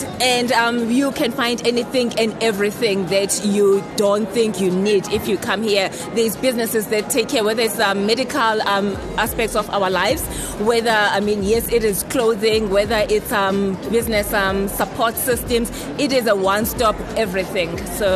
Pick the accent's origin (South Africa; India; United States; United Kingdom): South Africa; It is important because I think for South Africa to get to where we needed to be, we all have a role to play